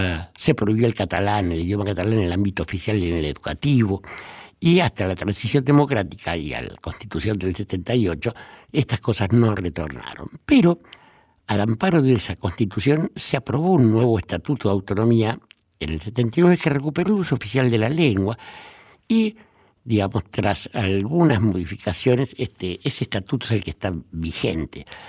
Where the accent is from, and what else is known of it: Argentina